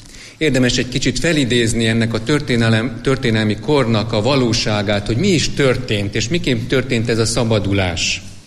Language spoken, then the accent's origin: Hungarian; Esztergom, Komárom-Esztergom, Hungary; én Esztergomban nőttem fel, úgyhogy amikor gyerek voltam